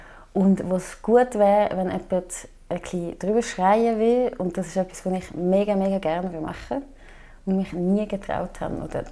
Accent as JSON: {"language": "German", "town": "Chur", "region": "Graubünden", "country": "Switzerland", "tie": "born or raised there", "said": "so mit Grounding in Chur zu sein, wo ich aufgewachsen bin, und, also in diesem Kanton."}